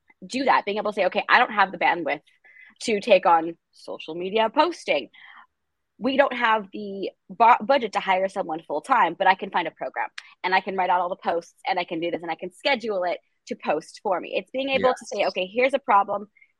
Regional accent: Los Angeles, California, United States; So I'm born and raised in Los Angeles.

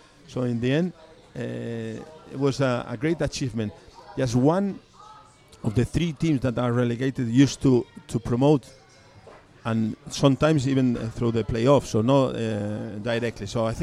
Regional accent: Spain; No, not really, because I'm coming from Spain, and I was in the academy with Real Madrid

